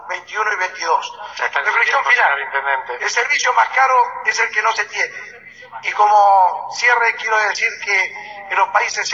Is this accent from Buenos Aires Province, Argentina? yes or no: no; Neuquén, Argentina; Y somos los neuquinos los más perjudicados por ello como principal provincia productora de gas natural.